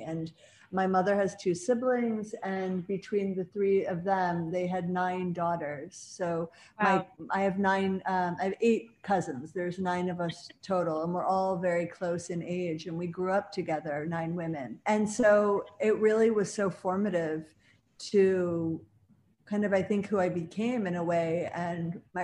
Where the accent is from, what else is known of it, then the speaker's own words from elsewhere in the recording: Buffalo, New York, United States; now in New York City, United States; I'm from Buffalo.